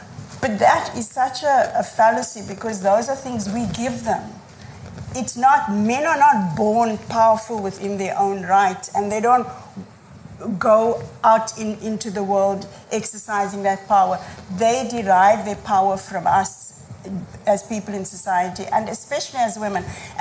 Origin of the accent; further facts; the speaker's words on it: Cape Town, Western Cape, South Africa; waar ek vandaan kom, ek was 'n kind op die Cape Flats